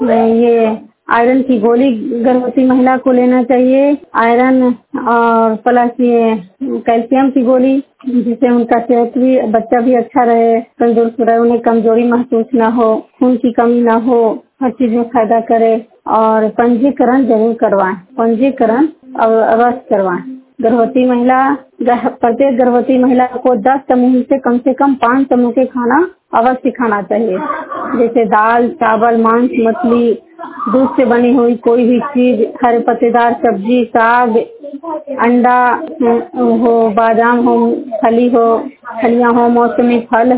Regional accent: Hilsa, Bihar, India; जिला के हिलसा प्रखंड जिन्नार गांव और जिन्नार पंचायत की निवासी हूँ

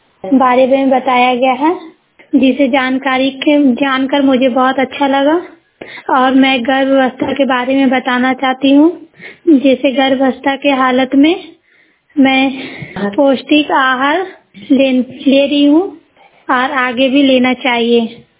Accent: Bagodar, Jharkhand, India; मैं बगोदर की रहने वाली हूँ।

